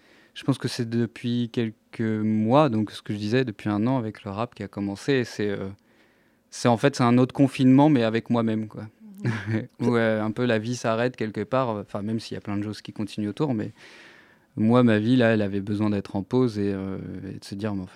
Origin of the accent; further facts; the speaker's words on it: Auvergne-Rhône-Alpes, France; Vu que je venais de l'Isère, c'était celle locale, donc avec Radio Scoop.